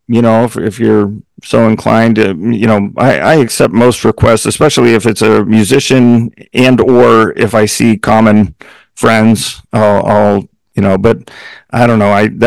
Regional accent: Altoona, Pennsylvania, United States; I was born and raised in Altoona, Pennsylvania. I went to college in Youngstown, Ohio, which was about 3 hours to the west.

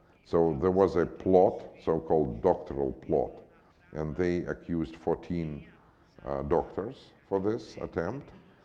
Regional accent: Moscow, Russia; I was born in Moscow, and I went to school in Moscow, I went to medical school in Moscow, and, well, most of my life went in Moscow.

